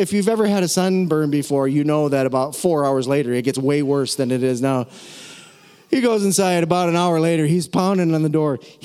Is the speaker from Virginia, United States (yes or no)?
no; South Dakota, United States; And while he's from Canada, I'm from South Dakota. We're both from way up north.